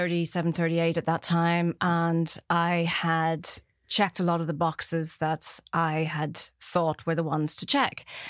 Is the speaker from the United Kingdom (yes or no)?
yes; Belfast, Northern Ireland, United Kingdom; growing up in the 70s, 80s, Belfast